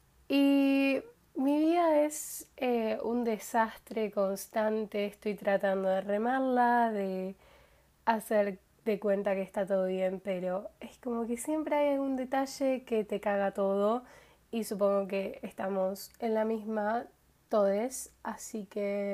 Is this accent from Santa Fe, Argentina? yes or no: yes; Rosario, Santa Fe, Argentina; para los que no saben, yo soy de Rosario.